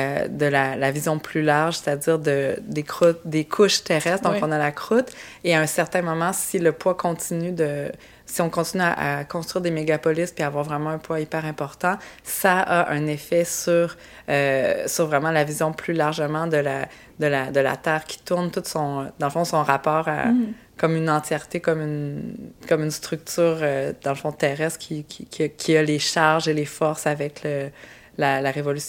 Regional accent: Quebec, Canada; Moi, je viens de la Gaspésie.

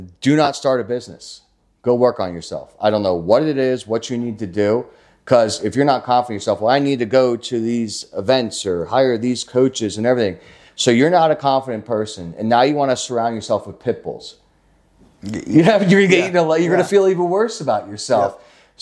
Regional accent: Philadelphia, Pennsylvania, United States; I'm from Philadelphia. So it's like, we are trash. Like everyone from that area is kind of like just white trash, if you will.

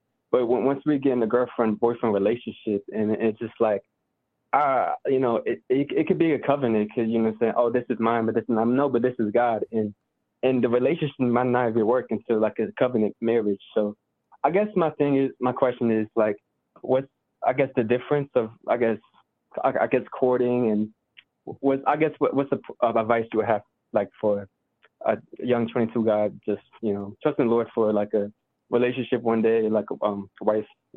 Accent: New Jersey, United States; I'm from New Jersey.

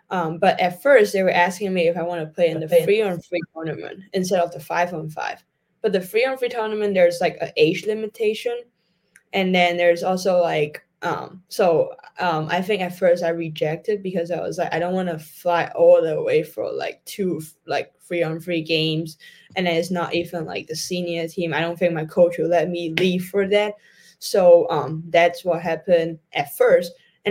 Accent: Hong Kong; the announcer at that time was like, knowing that I was from Hong Kong. So there was like a video, she flew all the way from Hong Kong

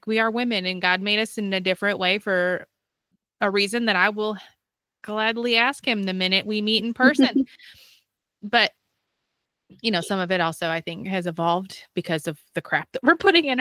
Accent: Michigan, United States; accent: Michigan; my Michigan accent doesn't always sound like the Tennessee one or Ohio

